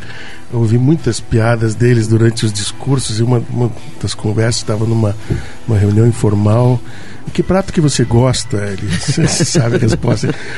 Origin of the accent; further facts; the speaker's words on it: Curitiba, Paraná, Brazil; Mas nós que somos de Curitiba, nos conhecemos e nos cruzamos facilmente, né?